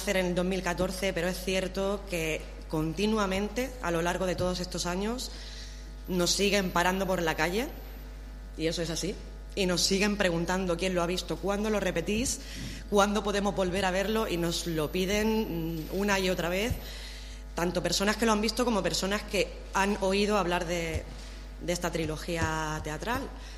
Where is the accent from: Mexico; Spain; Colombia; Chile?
Spain; Cartagena, Region of Murcia; siendo cartagenero, sin ser cartagenero también, pero sobre todo siendo cartagenero